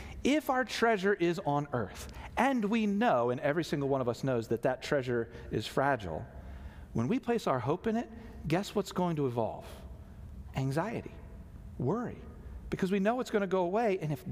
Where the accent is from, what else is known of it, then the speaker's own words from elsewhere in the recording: Virginia Beach, Virginia, United States; when I grew up in Virginia Beach, we had droughts all the time.